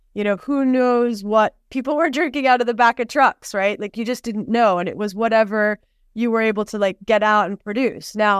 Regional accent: Jamaica; accent: North American; Despite my sort of North American accent where I was educated, but I'm Jamaican. I grew up here. This is my home.

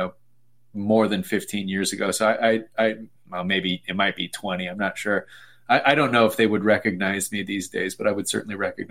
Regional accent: Sacramento, California, United States; I'm from Sacramento, California, and there's an OTO lodge in Sacramento

